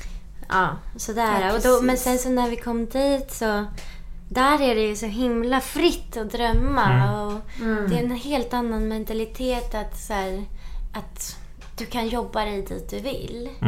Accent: Sweden; som svensk har man ju ändå lite av det här.

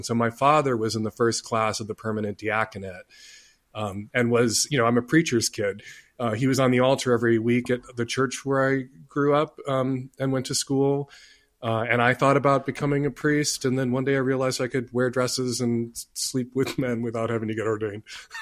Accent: Chicago, Illinois, United States; And I was really fortunate in that I grew up in Chicago.

